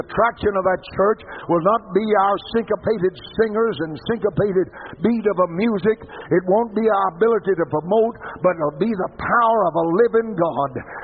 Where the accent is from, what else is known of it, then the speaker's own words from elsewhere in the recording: Beaumont, Texas, United States; I come from Beaumont, Texas, 118,000 people, probably 150 churches, so-called.